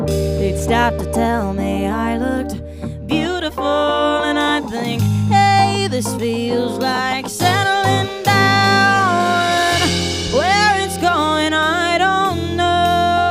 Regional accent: Kansas City, Missouri, United States; and I'm from Kansas City, so we have a little feud with that.

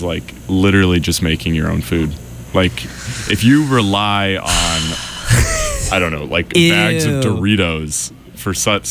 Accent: San Francisco, California, United States; I'm from San Francisco.

